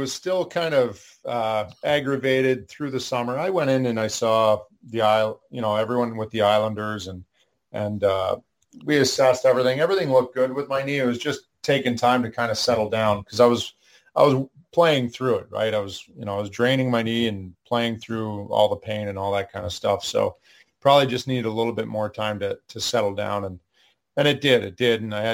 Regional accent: Ottawa, Ontario, Canada; It was difficult, you know. Obviously, it was my hometown.

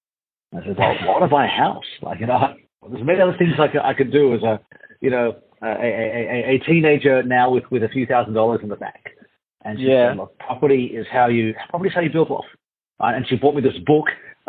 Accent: Australia; Yeah, I'm from Australia. My mum's from Hong Kong. My dad's from Malaysia. They migrated in Australia in the 70s, and I was born here and spent the good part of my first half of my life here.

